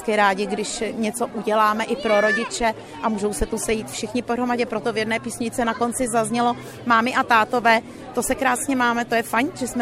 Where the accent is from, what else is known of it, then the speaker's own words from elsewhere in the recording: Vlachovo Březí, South Bohemian Region, Czechia; Samozřejmě ve Vlachově Březí, kde jsem se narodila, odkud pocházím a kde žiju celý život.